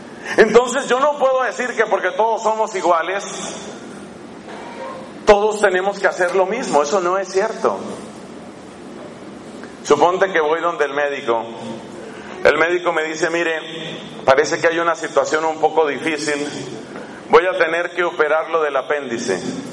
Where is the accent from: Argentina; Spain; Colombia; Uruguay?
Colombia; esas cosas pasan también en mi país, en Colombia.